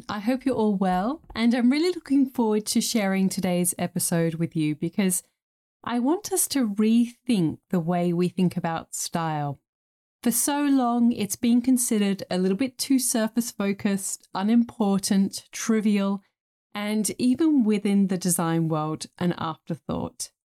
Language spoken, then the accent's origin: English; England, United Kingdom; I grew up in England in the 1980s